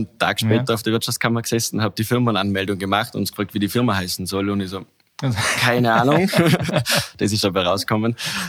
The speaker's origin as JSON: {"language": "German", "region": "Vorarlberg", "country": "Austria", "said": "Bin aus Vorarlberg, ja."}